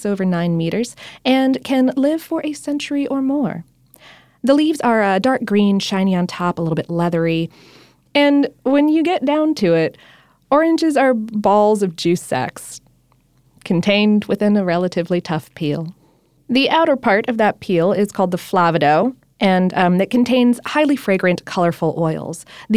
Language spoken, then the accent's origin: English; Florida, United States; Growing up in Florida, I wound up having a lot of friends who had like citrus trees in their yards and stuff like that.